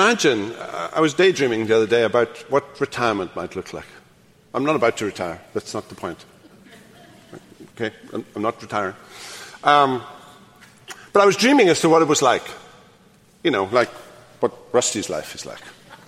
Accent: Wales, United Kingdom; I grew up in what we called West Wales, and it was culturally distinct from South Wales and North Wales, even though we're only talking 100 miles here.

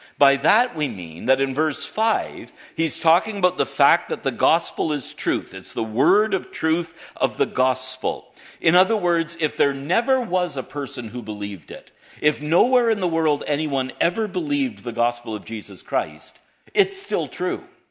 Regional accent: Kapuskasing, Ontario, Canada; You might have heard that I grew up in Kapuskasing.

